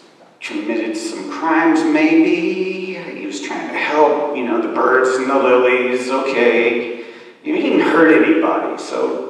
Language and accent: English; Houston, Texas, United States; Growing up in Houston, Texas, the oil capital of the world